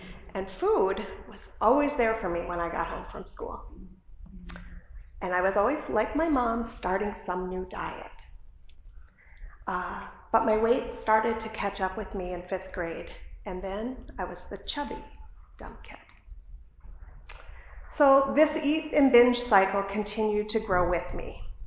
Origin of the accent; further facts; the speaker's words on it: Scandia, Minnesota, United States; So I grew up in Scandia, Minnesota on 10 acres in the country.